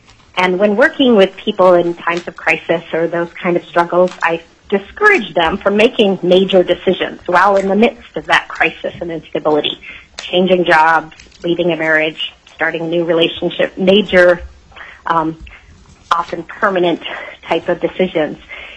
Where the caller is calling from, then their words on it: Anchorage, Alaska, United States; I'm calling from Anchorage, zip code 99516.